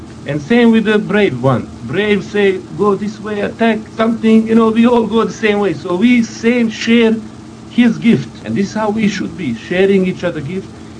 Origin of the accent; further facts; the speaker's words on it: Bosnia & Herzegovina; English is a second language; I come from Bosnia anyway, so, and we have similar saying